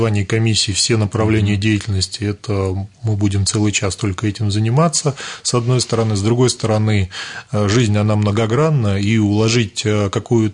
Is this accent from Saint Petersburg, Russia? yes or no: no; Ramenskoye, Moscow Oblast, Russia; Ну, я родился, вырос в Раменском, учился сначала во второй школе, потом закончил первую школу, закончил МГТУ имени Баумана и вернулся работать на РПКБ, где уже вот 14-й год работаю.